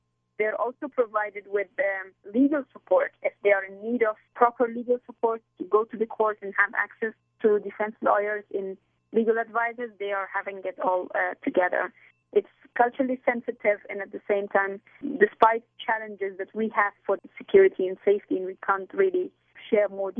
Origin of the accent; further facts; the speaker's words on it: Kabul, Afghanistan; moved away; also born or lived in Pakistan; I was born in Afghanistan, and I was forced to leave Afghanistan, in particular Kabul, where I was living, because of the start of the civil war in the country